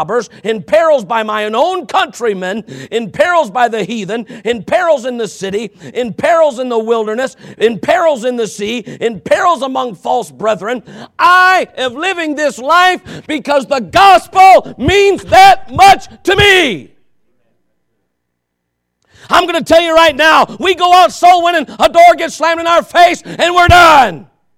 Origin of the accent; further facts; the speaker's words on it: United States; I'm going to tell you right now, I'm an American. I'm very glad that Jesus is not asking me to not be an American. I'm an American. I love America.